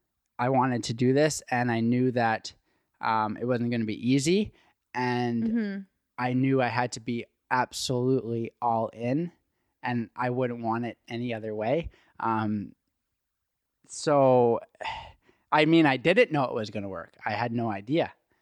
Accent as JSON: {"language": "English", "town": "Trail", "region": "British Columbia", "country": "Canada", "said": "hey, I'm from Trail BC, blah, blah, blah. I want to open up a clothing store. How would I get in contact with your Western Canadian sales rep?"}